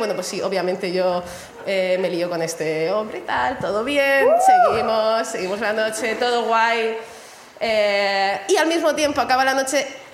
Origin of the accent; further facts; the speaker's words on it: Murcia, Region of Murcia, Spain; now in Barcelona, Spain; Bueno, vengo de Murcia. Vengo aquí en Barcelona.